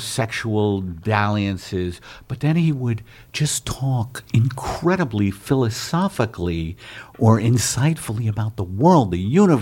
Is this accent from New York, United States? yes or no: yes; Brooklyn, New York, United States; first of all, he's from Brooklyn. I'm from Brooklyn.